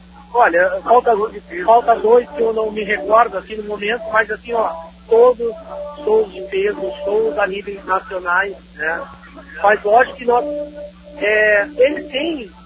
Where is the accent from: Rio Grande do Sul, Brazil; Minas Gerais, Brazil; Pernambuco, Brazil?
Rio Grande do Sul, Brazil; Pedro Osório; Sabe que eu sou natural de Pedro Osório e isso me realiza, entendeu?